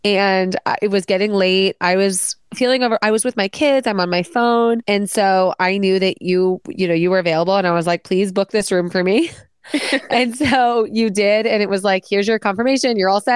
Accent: Midwest, United States; Because my family always flies. I'm from the Midwest. Our drive is 14 hours to Disney.

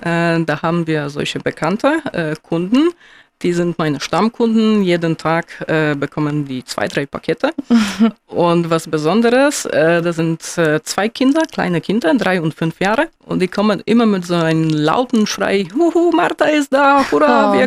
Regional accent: Poland; now in Germany; Ich komme ursprünglich aus Polen. Ich bin in Deutschland seit 10 Jahren

